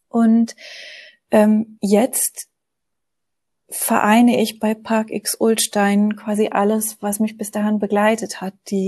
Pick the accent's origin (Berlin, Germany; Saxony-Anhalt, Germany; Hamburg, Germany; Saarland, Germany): Hamburg, Germany; Ich bin in der Nähe von Hamburg aufgewachsen